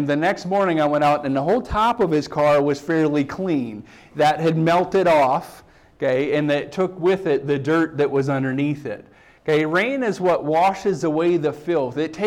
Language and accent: English; South Dakota, United States; as a farmer growing up in South Dakota, we prayed for rain every single year.